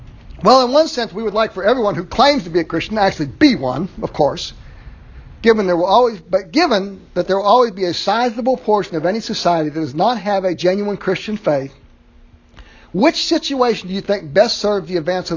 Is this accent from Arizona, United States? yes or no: yes; Phoenix, Arizona, United States; now in Arkansas, United States; we came from the West, Sandy and I. We grew up in Phoenix. And there was a very pronounced difference. We moved to Arkansas.